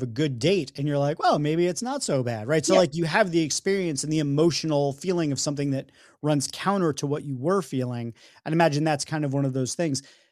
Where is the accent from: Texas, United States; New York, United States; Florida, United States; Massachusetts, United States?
New York, United States; I mean, I'm from New York, so like pizza is just life.